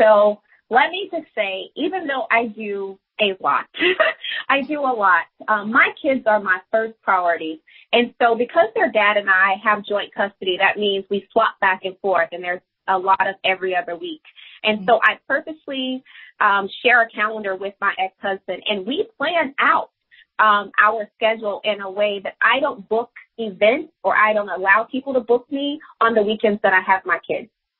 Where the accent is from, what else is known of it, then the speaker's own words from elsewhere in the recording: Arkansas, United States; I was born and raised in Arkansas, so I am country by default.